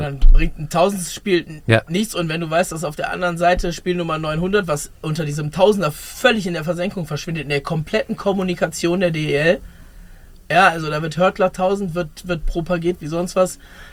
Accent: Cologne, North Rhine-Westphalia, Germany; als Kölner

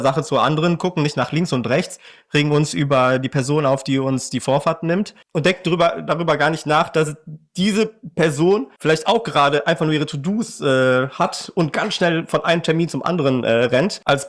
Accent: Aachen, North Rhine-Westphalia, Germany; Ich komme nämlich aus Aachen

